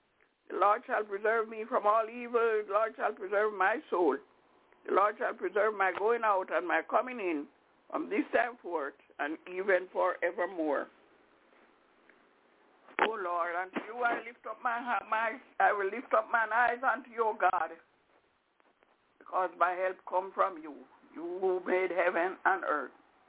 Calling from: Albany, New York, United States; I'm calling from Albany, upstate New York.

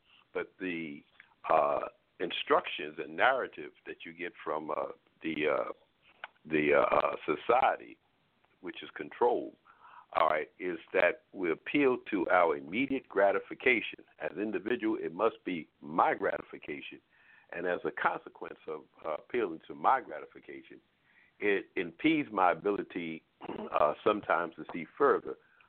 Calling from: Baltimore, Maryland, United States; I'm calling from Baltimore, Maryland.

